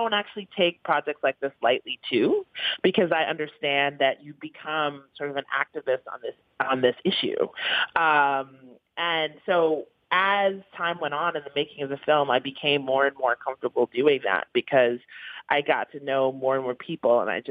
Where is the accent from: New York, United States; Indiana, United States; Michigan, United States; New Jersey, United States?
New York, United States; You know, I grew up in the East Village.